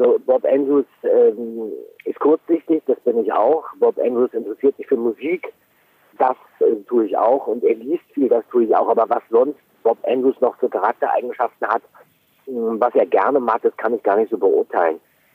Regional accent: Berlin, Germany; Ich bin aus Berlin, Olli ist auch aus Berlin, Jens wohnt in Hamburg.

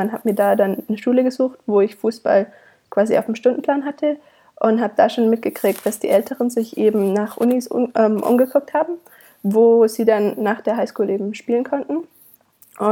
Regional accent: Baden-Württemberg, Germany; Ich komme aus einem winzigen Kaff im Schwarzwald.

